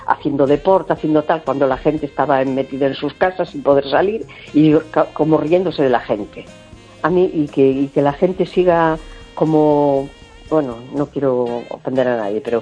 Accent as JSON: {"language": "Spanish", "country": "Spain", "tie": "born there", "said": "Y soy española porque nací aquí. Nada más, es una circunstancia de la vida."}